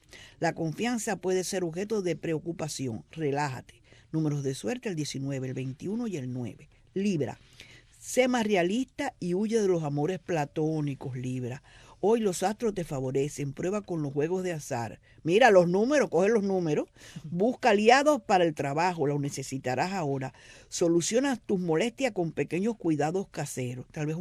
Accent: Cuba; Soy cubana

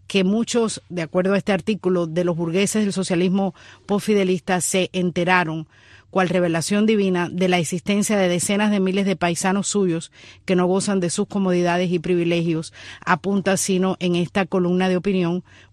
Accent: Cuba; es muy grato estar aquí reconectándome con mi pueblo. Nunca he dejado de estar conectada con Cuba.

